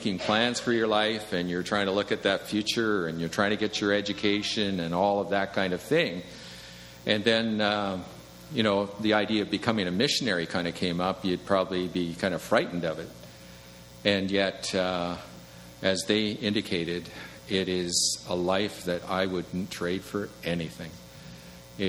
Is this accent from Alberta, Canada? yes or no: yes; Calgary, Alberta, Canada; I was born and raised in Calgary